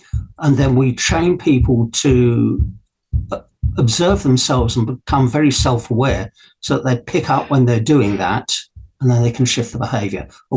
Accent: Brighton, South East England, United Kingdom; born there; I was born in Brighton General Hospital in the UK.

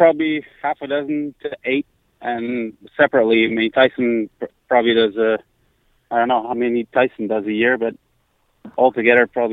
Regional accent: Belgium; Yeah, so actually I grew up in Belgium. My dad organizes a 1-2-3 star since 1980, and I was born in 1980

